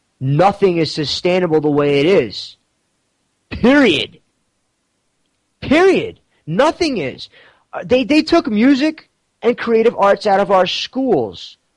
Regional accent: Manhattan, New York, United States; I'm from Manhattan, from the city. I'm a business person as well, and I'm new to this.

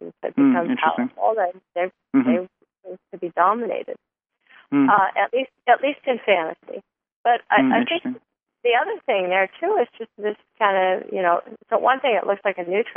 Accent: Oregon, United States; We don't have nettles down here in Northern California, but I grew up in Oregon, and we got plenty of them up there.

